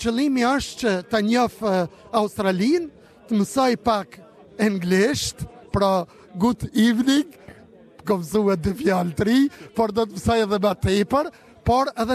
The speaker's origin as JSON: {"language": "Albanian", "country": "Kosovo", "said": "dhe së fundit për thëmë nga Kosova, unë si Kosovar"}